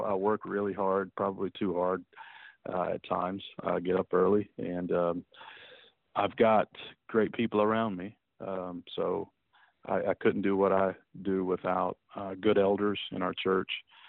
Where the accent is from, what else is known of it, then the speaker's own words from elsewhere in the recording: Kentucky, United States; also born or lived in Detroit, Michigan; I was born in Detroit, Michigan. Parents moved from Michigan to Kentucky after about 7 years marriage. And so I grew up in Kentucky, went to a small school in Kentucky on a baseball scholarship